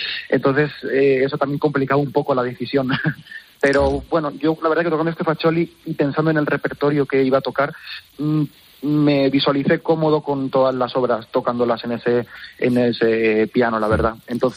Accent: Albacete, Castilla-La Mancha, Spain; mi padre me llevaba aquí a la Fundación del Albacete Balompié, yo soy de Albacete.

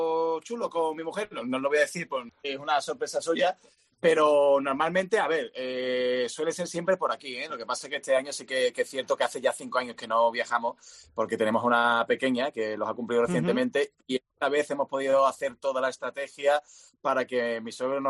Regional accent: Seville, Andalusia, Spain; en Sevilla, que es mi tierra, que además es súper plana.

